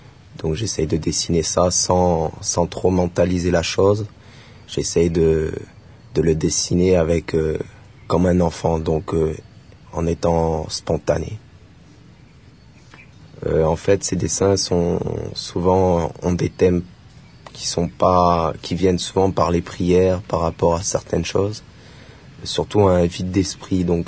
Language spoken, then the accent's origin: French; Marseille, Provence-Alpes-Côte d'Azur, France; now in Auroville, India; donc je viens de France, du sud de France, de Marseille, et je suis venu pour m'installer sur Auroville, donc voilà, j'ai 23 ans